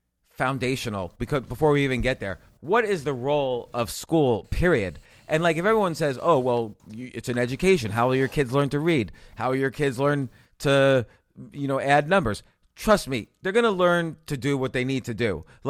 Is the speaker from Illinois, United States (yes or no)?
no; New York, United States; I grew up I was born in New York. I spent my entire adult life there and a good chunk of my childhood, and I love it.